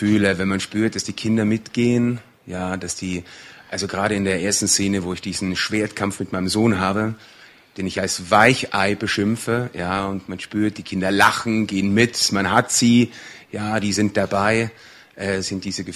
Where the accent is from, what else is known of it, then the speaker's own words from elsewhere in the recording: Tyrol, Austria; also ich bin Tiroler, wenn man das auch nicht hören mag, aber ich bin es wirklich